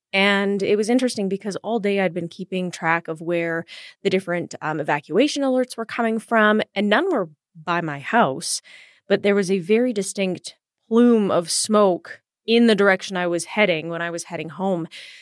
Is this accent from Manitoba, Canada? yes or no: no; Edmonton, Alberta, Canada; And I grew up in Edmonton, and so I you know, I don't want to date myself